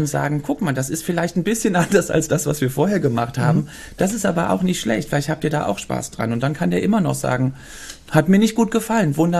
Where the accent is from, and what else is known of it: Belgium; born or raised there; also born or lived in Cologne